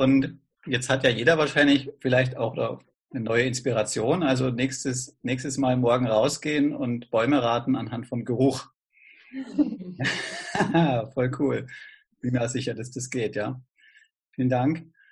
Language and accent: German; Saxony, Germany; Herrlich, meine alte Heimat.